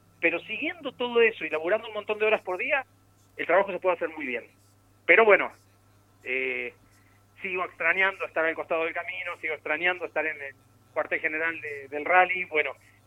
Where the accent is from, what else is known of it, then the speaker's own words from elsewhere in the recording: Rufino, Santa Fe, Argentina; born there; now in San Luis, Argentina; No, en realidad nací en Santa Fe.